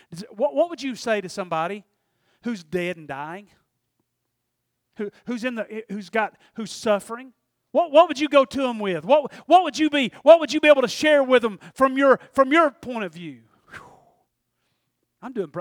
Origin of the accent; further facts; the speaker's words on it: Tennessee, United States; Matter of fact, I was raised in Polk County, Tennessee. I barely know any good words.